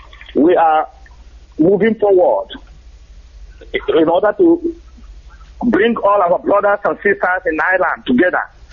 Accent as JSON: {"language": "English", "region": "Enugu State", "country": "Nigeria", "said": "I am Igbo man from Enugu State"}